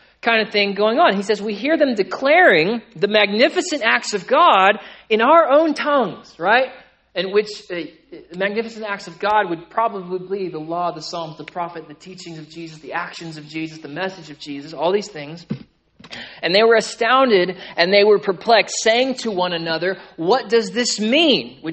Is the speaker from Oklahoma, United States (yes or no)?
yes; Tonkawa, Oklahoma, United States; I'm from Tonkawa. We're the same, okay?